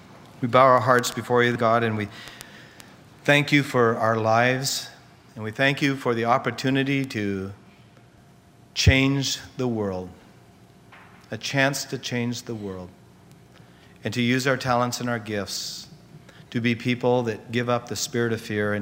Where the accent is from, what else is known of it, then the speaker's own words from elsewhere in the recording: Scotland, United Kingdom; It's just in me being a Scotsman, I think.